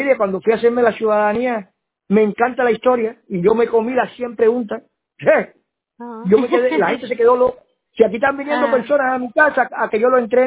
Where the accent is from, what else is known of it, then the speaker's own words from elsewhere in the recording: Cuba; now in New York, United States; Yo soy cubano